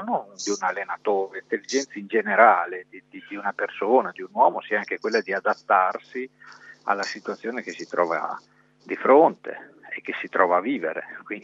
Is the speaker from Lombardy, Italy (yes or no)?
no; Parma, Emilia-Romagna, Italy; io ne ho 53 di anni, sono di Parma